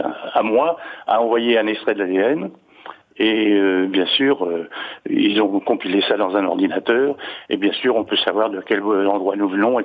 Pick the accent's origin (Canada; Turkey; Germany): Germany; Rhineland; De Rhénanie.